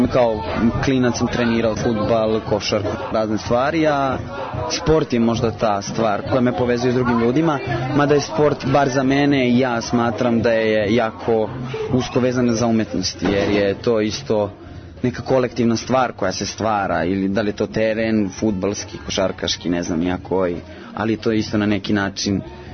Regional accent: Bardača, Republika Srpska, Bosnia & Herzegovina; now in Belgrade, Serbia; Što ja inače nisam odavde, ja dolazim iz Bosne, iz jednog malog sela Bardače.

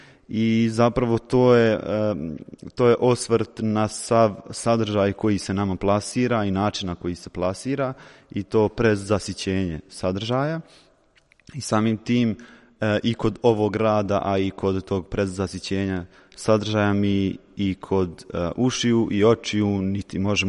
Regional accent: Bosnia & Herzegovina; Ja dolazim iz Bosne i Hercegovine i odrastao sam jako, jako mnogo na tim pričama iz rata

